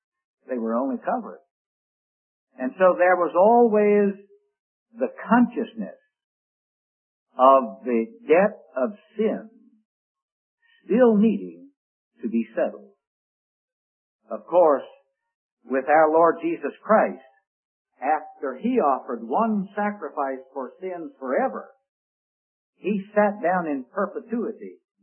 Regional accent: Richmond, Virginia, United States; I said, "Yes, I'm from Richmond, Virginia." I said, "That's my hometown." I said, "My background is Jewish."

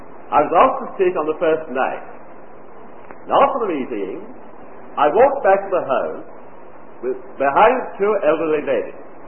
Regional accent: the South, United States; accent: southern; Well, if you don't understand my southern accent, please stop.

